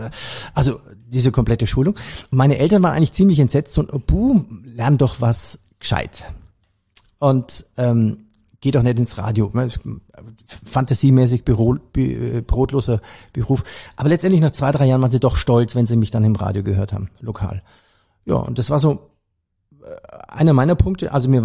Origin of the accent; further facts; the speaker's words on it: Bavaria, Germany; Ich komme aus Bayern, also habe ich den Bayerischen Rundfunk immer gehört.